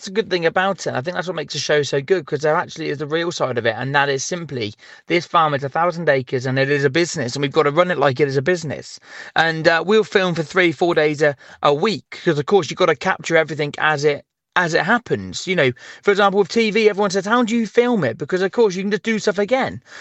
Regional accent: Chipping Norton, South East England, United Kingdom; And that is my hometown. It's a small little town in the middle of the Cotswolds. And I grew up there. I was born there. I was raised there. And I'm still here now.

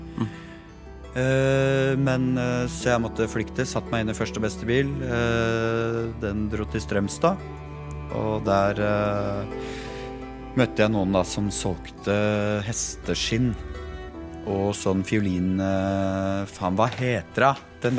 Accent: Eidsvoll, Akershus, Norway; Jeg vokste jo opp I Rådal. I Eidsvoll og sånn. Bodde der med familien. Hadde en helt vanlig oppvekst. Hadde to vanlige foreldre. Mamma sykepleier, pappa lagersjef. Alenebarn.

